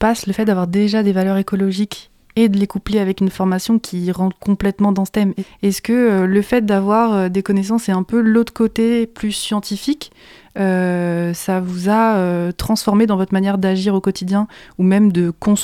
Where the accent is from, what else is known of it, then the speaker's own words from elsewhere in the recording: Paris, Île-de-France, France; moi je suis parisienne